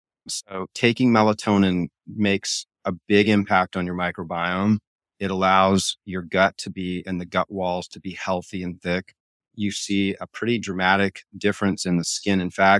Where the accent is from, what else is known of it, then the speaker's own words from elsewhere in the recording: Hawaii, United States; I've been a sun child since I was a kid. I grew up in Hawaii.